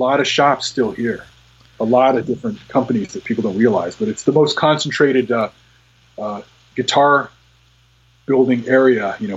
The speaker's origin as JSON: {"language": "English", "town": "Miami", "region": "Florida", "country": "United States", "tie": "born or raised there", "said": "I did, actually in Kendall."}